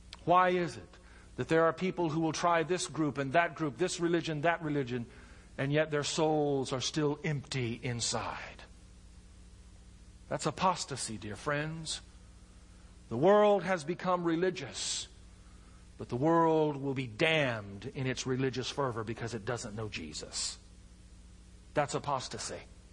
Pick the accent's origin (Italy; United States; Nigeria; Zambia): United States; And as an American, I may be called by the Lord God to go and as a missionary over to China someplace.